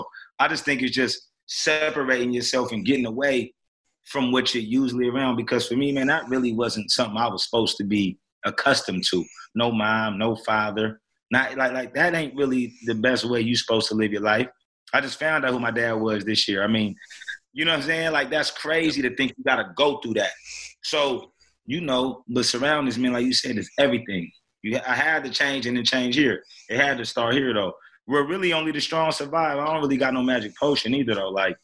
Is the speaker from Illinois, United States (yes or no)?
no; Seattle, Washington, United States; Well, I was raised in Seattle, Washington, born and raised.